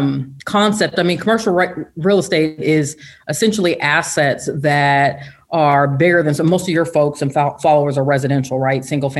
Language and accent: English; Seattle, Washington, United States; also born or lived in Midwest; I was born in the Midwest, but raised in Seattle, Washington, and have a unique backstory.